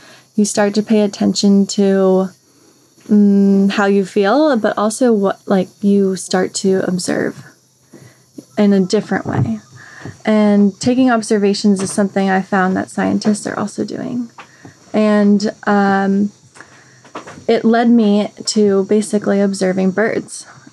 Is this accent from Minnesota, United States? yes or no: yes; Minnesota, United States; Yeah, I'm from the United States. I am from Minnesota, and I went to get my graduate degree in New York recently.